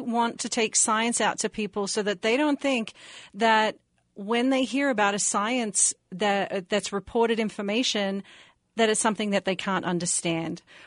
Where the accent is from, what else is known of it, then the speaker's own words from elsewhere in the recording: Australia; I'm from Australia, and it's hard for me to put the filter on when I'm at work